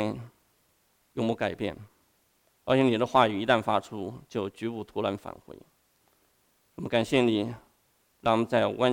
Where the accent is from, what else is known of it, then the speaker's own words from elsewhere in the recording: China; now in United States; 包括大部分弟兄姊妹，我们跟我一样都来自于中国大陆的